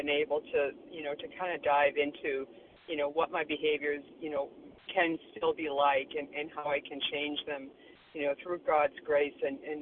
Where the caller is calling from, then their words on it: Florida, United States; I'm calling from Florida this morning.